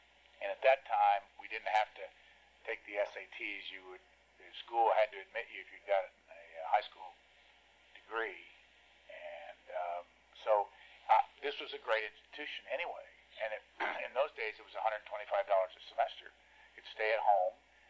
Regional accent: Lafayette, Indiana, United States; I grew up in Lafayette. I was born on October 9, 1941 in St. Elizabeth Hospital.

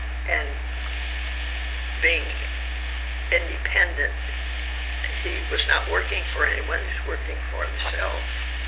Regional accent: Indianapolis, Indiana, United States; born there; I was born in Indianapolis, and my father was a plumber

